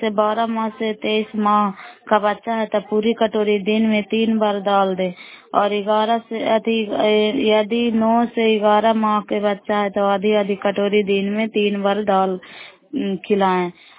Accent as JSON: {"language": "Hindi", "region": "Bihar", "country": "India", "said": "नालंदा जिला कराई ब्लॉक के निवासी हूँ।"}